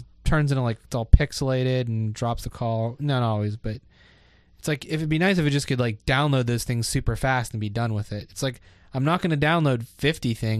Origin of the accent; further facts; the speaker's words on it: Ebensburg, Pennsylvania, United States; just like I'm from Ebensburg, and originally it was, when I was a kid, it was like TCI cable.